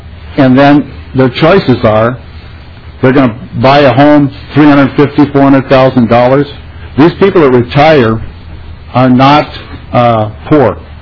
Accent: North Dakota, United States; moved away; I immigrated here from North Dakota because there's no jobs up there.

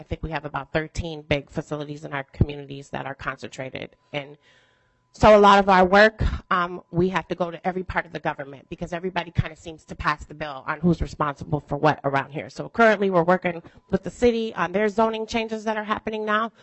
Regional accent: Minneapolis, Minnesota, United States; I'm from North Minneapolis, and if you know my community, you know we've been through quite a lot over the past few years.

